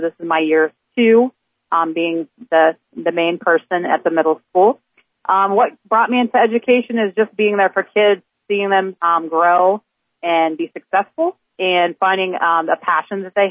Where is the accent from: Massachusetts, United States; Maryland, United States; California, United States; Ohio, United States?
Ohio, United States; St. Marys; Okay, so I'm born and raised in St. Mary's, been here all my life